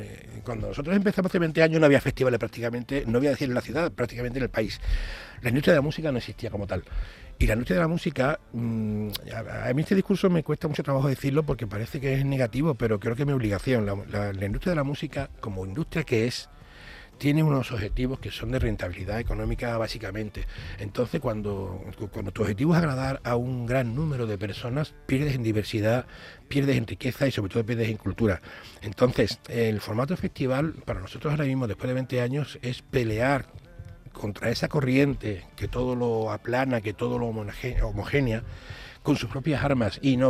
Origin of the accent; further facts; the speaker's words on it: Andalusia, Spain; Ojo, que somos andaluces.